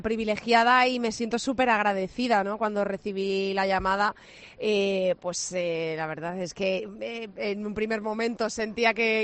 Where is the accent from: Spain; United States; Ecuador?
Spain; Zamora, Castile and León; allí en mi ciudad, yo soy zamorana